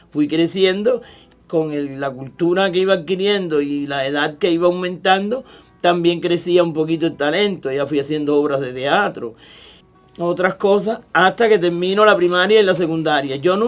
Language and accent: Spanish; Holguín, Cuba; yo fui una niña campesina, nací en Holguín, provincia de Holguín, Vanes, campo adentro en un barriecito que se llama Arroyón de Flores, hoy Cooperativa 26 de Julio. Ahí nací